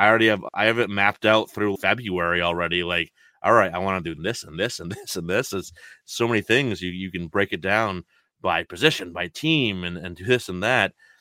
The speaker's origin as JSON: {"language": "English", "region": "New England", "country": "United States", "said": "I learned so much from him, and we're both from New England."}